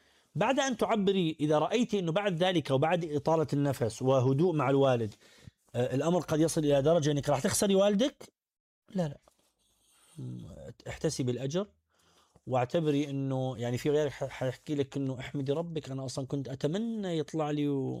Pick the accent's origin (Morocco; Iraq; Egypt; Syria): Morocco; توجه العلماني اجتاح بلدي المغرب، قلت ربما هذا أمر أستطيع أعطي فيه